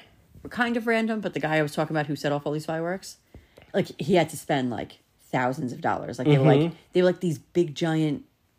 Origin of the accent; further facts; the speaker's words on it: Staten Island, New York, United States; If you grew up in Staten Island, you get these stories.